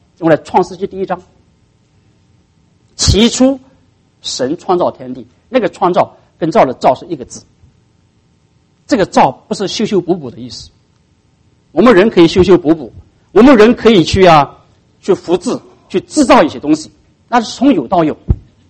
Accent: China; 这跟我们中国人差不多了啊。

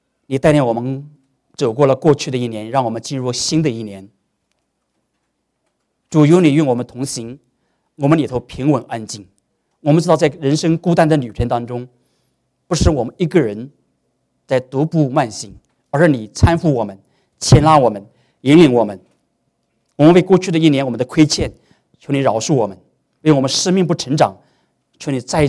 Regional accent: China; 我们中国人凡事要图吉利，对不对？

